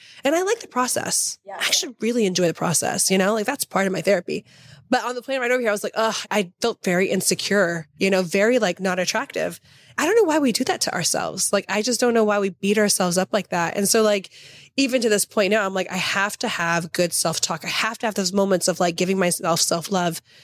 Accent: Southern US, United States; And then growing up in the South was also like as amazing as it was, like it was so like beautiful.

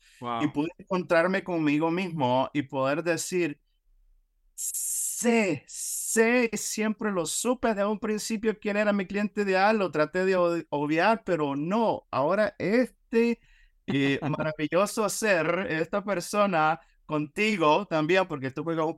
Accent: Honduras; moved away as an adult; now in Florida, United States; originalmente soy de Honduras. A los 18 años yo emigro de mi país a la Florida, aquí en los Estados Unidos.

